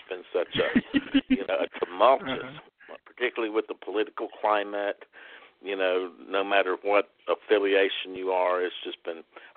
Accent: South Carolina, United States; And growing up in South Carolina was, you know, a really oddball place.

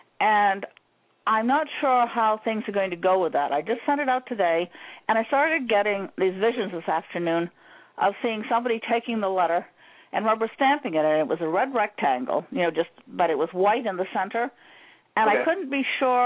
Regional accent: Maine, United States; Now, I was raised in a, you know, because I'm from the north, I'm from Maine, so I was raised in a Christian tradition.

